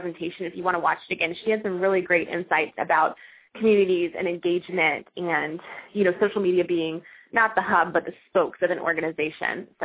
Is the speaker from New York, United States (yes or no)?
no; Alabama, United States; well, I really don't want to live out west because I'm originally from Alabama. I thought I'd stay closer to my family.